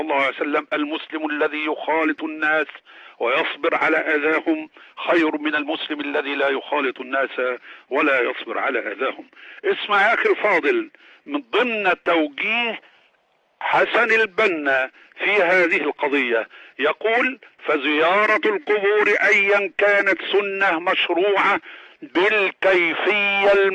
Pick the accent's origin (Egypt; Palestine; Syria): Egypt; أما أن يكون عندنا في مصر